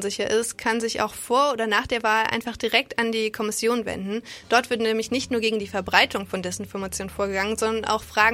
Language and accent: German; Bonn, North Rhine-Westphalia, Germany; als Bonner hat man es dafür noch nicht mehr sonderlich weit